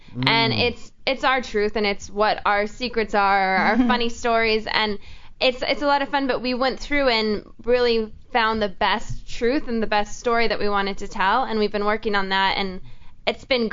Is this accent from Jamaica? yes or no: no; Oregon, United States; I'm from Oregon originally, so my dad and mom are coming to town next week.